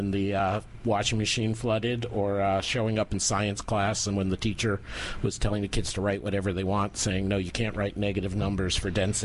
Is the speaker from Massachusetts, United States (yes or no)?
yes; Massachusetts, United States; I grew up outside Boston